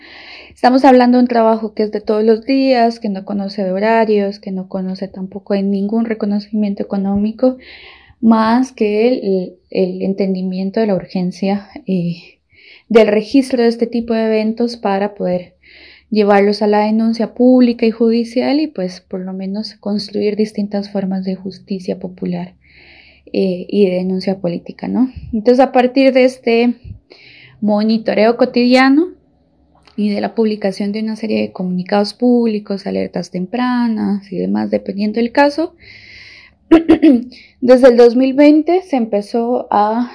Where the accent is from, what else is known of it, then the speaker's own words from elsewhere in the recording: Costa Rica; soy centroamericana, nací y crecí en Costa Rica.